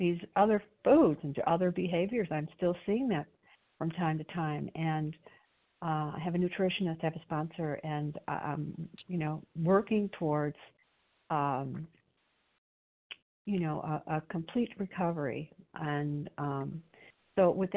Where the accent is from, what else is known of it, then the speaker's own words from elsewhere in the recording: Illinois, United States; I'm from Illinois